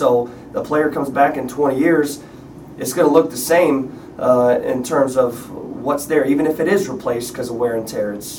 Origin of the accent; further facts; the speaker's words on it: Ohio, United States; And growing up in Ohio, which is in the same region as Purdue, watching Big Ten games on TV